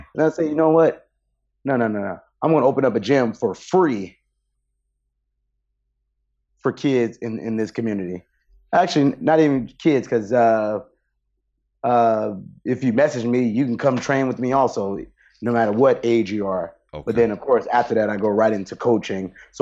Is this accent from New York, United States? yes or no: no; St. Louis, Missouri, United States; based off my circumstances and how I grew up in St. Louis